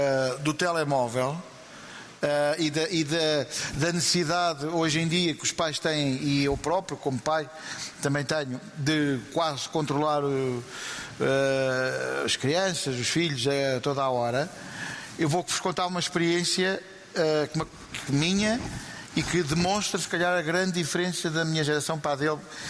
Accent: Guinea-Bissau; born there; Eu nasci na Guiné-Bissau.

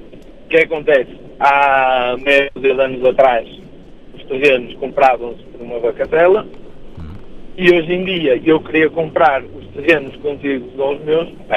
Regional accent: Porto, Norte, Portugal; Eu não sou de Alvestrel, pá. Eu sou do Porto, mas trabalho neste momento em Alvestrel.

